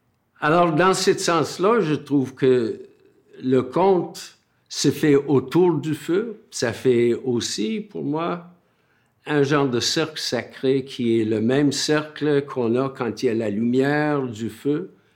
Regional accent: Southwest Ireland, Ireland; French is a second language; Je suis Irlandais, je viens du sud-ouest de l'Irlande et je raconte des contes depuis 60 ans.

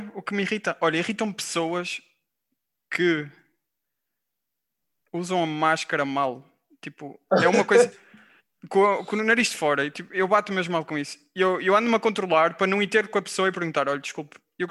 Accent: Portugal; Eu sou português e sei que Portugal é melhor

